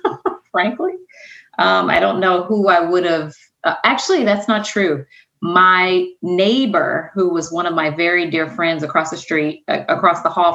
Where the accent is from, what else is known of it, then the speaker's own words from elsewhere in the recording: Chicago, Illinois, United States; So I am from Chicago. I'm a native Chicagoan and a proud one at that.